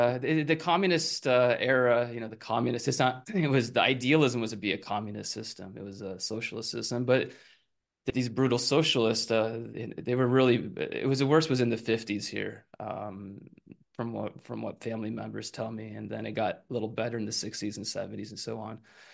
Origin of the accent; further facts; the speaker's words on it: Colorado, United States; I grew up in Colorado, and it was a lot more disconnected, maybe from the East Coast politics.